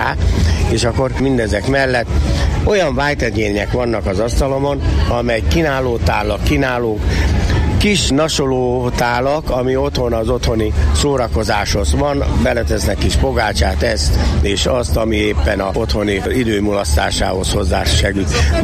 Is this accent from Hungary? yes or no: yes; Hungary; a mi vidékünkön, így a Felső-Tisza vidékéről származom, és a Felső-Tisza vidéken a tekenőnek mondják a teknőt